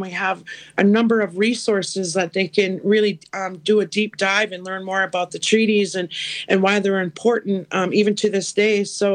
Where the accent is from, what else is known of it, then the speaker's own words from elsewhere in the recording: Leech Lake Reservation, Minnesota, United States; I'm from the Leech Lake Reservation in northern Minnesota.